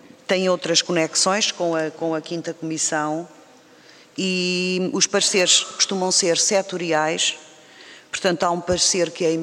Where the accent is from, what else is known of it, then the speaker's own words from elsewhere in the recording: Águeda, Centro, Portugal; particularmente triste para a minha terra, porque era a minha conterrânea, para a Águeda